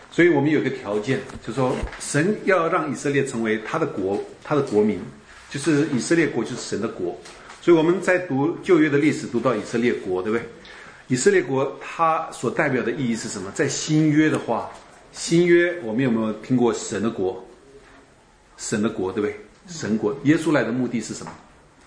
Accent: China; 我们中国人人多不多？土地大不大？

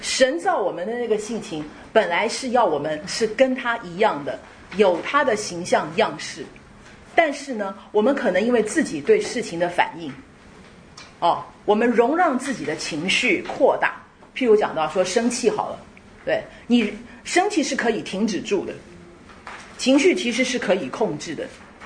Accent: China; 我们中国人有一些这个话，有一些这个成语古语，其实并不合乎圣经原则。

